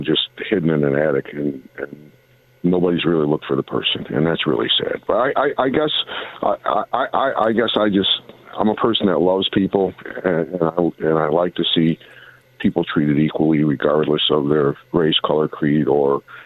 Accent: Olean, New York, United States; You got people all the way from my hometown in Olean listening

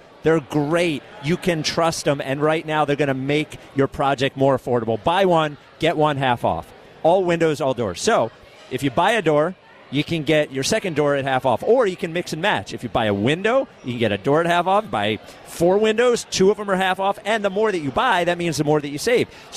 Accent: New York, United States; Wow, Kay came out firing. I'm a New Yorker.

